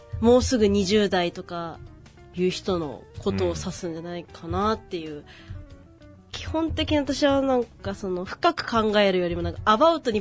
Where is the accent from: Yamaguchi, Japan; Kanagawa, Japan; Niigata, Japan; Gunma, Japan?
Yamaguchi, Japan; Shimonoseki; 自分の地元の下関について